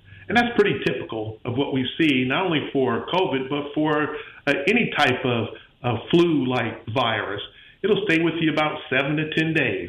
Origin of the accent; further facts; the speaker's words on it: Pensacola, Florida, United States; I'm from the Pensacola, Florida area.